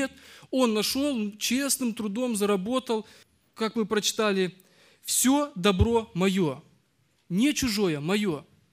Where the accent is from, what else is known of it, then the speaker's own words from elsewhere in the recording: Labinsk, Krasnodar Krai, Russia; я из Лабинска, руководитель молодежи.